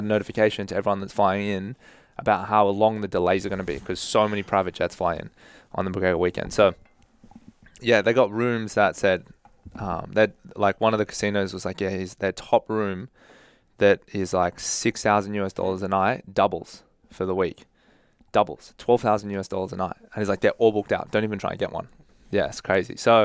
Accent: England, United Kingdom; I'm trying to distance myself as far as possible of being associated with being English right now.

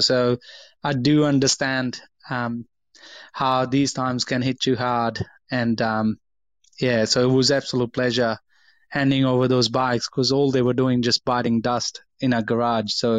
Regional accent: India; And I tell them I'm from India.

